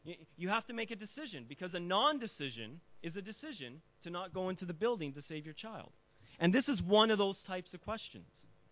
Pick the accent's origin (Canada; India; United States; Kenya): Canada; I'm Canadian.